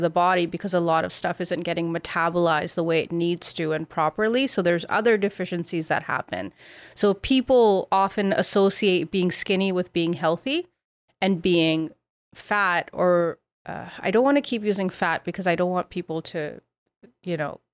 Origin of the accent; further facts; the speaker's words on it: Canada; now in Australia; I moved to Cardiff to pursue my master's degree, which I didn't complete. And I went back to Ottawa, then I moved to Australia. And it was a lot of things that I went through as a Canadian, who's also obviously Indian.